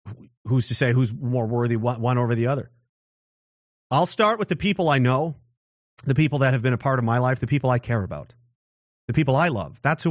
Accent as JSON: {"language": "English", "country": "Canada", "said": "Definitely where I came from. And I came from Canada, like the real Canada."}